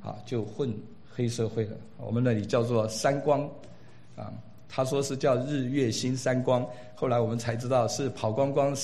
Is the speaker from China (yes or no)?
no; Taiwan; born there; 我1962年在台湾出生，我的爸爸是空军，我的母亲他们两个都是四川人。14岁，我爸爸就被国民党拉着从军，然后1949年撤退到台湾。